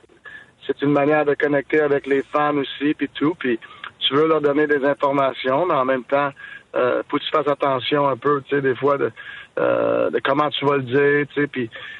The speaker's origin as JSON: {"language": "French", "town": "Montreal", "region": "Quebec", "country": "Canada", "tie": "born or raised there", "said": "je viens de Montréal. Okay? Fait que je sais comment que ça marche. J'avais joué à Montréal chez nous tous les jours, là, en grandissant."}